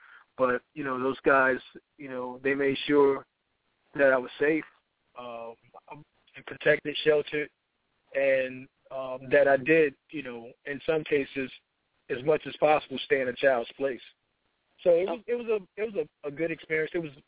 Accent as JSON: {"language": "English", "town": "Miami", "region": "Florida", "country": "United States", "tie": "born or raised there", "said": "You know, I grew up in Miami, Liberty City, Overtown, and, you know, I just manage, you know."}